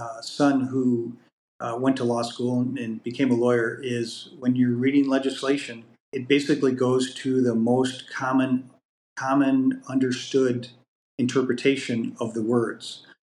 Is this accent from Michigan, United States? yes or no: yes; Michigan, United States; now in South Dakota, United States; And I remember back in grade school when I grew up in Michigan, learning that South Dakota's legislature only met for 2 months a year.